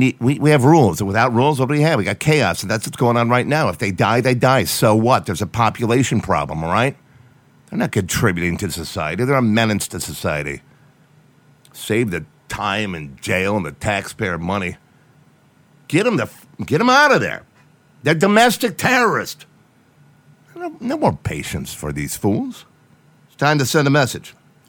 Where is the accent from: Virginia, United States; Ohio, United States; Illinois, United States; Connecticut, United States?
Ohio, United States; Strongsville; now in Willoughby, United States; I actually moved back to the area. I live in Willoughby right now. I grew up in Strongsville, graduated in 1982